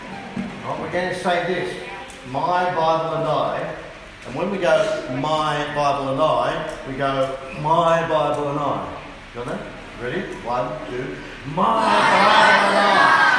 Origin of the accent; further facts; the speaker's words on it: Hobart, Tasmania, Australia; also born or lived in Brisbane; I come from Hobart in Tasmania, but I lived for 15 years in Brisbane, so I should acclimatise by about Friday morning.